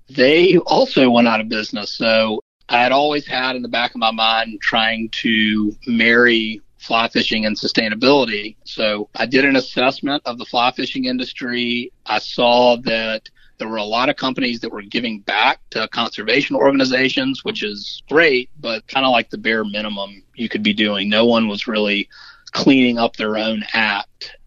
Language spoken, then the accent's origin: English; Savannah, Georgia, United States; Well, I'm from Savannah, Georgia, originally, and after college, I worked at a guest ranch in Wyoming